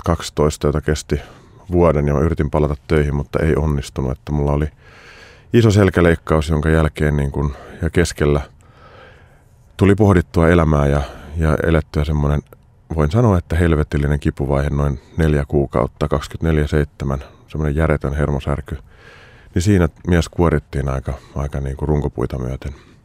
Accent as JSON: {"language": "Finnish", "town": "Korso", "region": "Uusimaa", "country": "Finland", "said": "No mä oon kotoisin Korsosta, missä asun tälläkin hetkellä. Oon tehnyt siis kierroksia ja palannut kotiseudulle"}